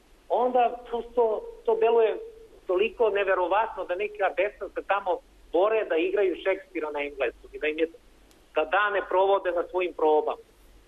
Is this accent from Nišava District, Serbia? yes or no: no; Inđija, Vojvodina, Serbia; born there; ja sam rođen u Inđiji.